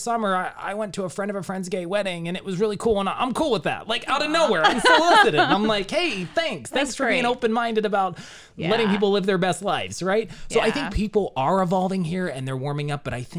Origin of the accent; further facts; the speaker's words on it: Johnstown, Pennsylvania, United States; I know, I mean, being in this area, even growing up in Johnstown, Pennsylvania, we did not have the pizza that we have here.